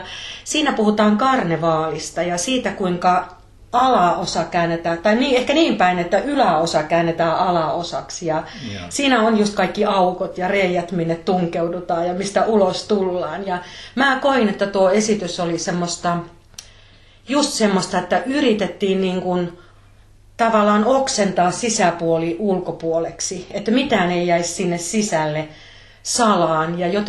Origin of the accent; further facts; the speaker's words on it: Northern Finland, Finland; kun mäkin tulen Pohjois-Suomesta